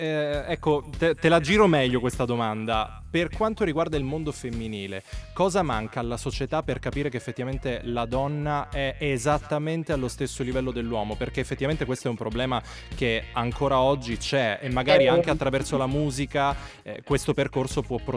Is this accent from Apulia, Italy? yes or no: no; Palermo, Sicily, Italy; e noi in quanto siciliani, in quanto palermitani